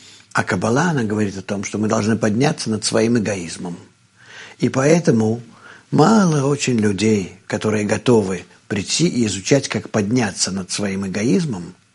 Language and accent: Russian; Russia; moved away as an adult; Я приехал из России, когда мне было 28 лет.